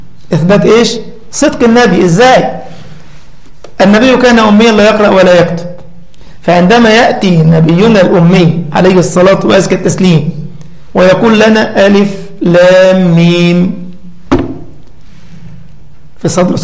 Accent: Egypt; أنا أذكر مرة عندنا في مصر

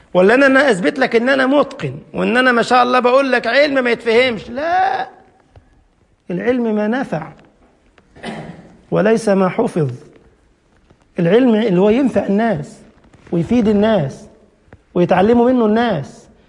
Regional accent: Upper Egypt, Egypt; انت عارف الصعيد ناس طيبين زي حالاتي كده، انا صعيدي خلي بالك.

